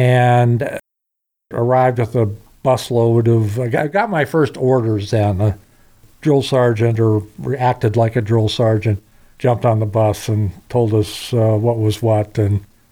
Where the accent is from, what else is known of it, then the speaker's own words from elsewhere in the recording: Seattle, Washington, United States; born there; Well, I was born in Seattle, Washington in 1946, which makes me old.